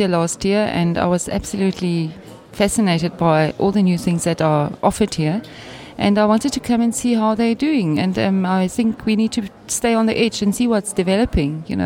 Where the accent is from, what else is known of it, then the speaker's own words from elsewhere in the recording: South Africa; I'm coming from South Africa.